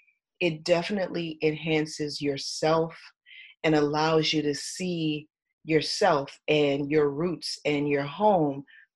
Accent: United States; they don't automatically know I'm American.

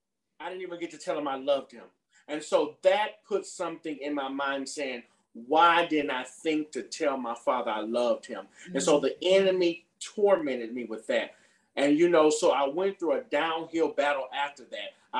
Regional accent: Gulfport, Mississippi, United States; I forgot to say I'm from Gulfport, Mississippi

